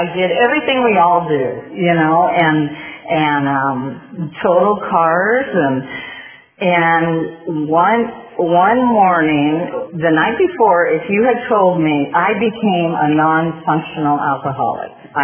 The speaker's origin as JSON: {"language": "English", "town": "Sunland-Tujunga", "region": "California", "country": "United States", "tie": "born or raised there", "said": "I grew up in Sunland, Tahunga."}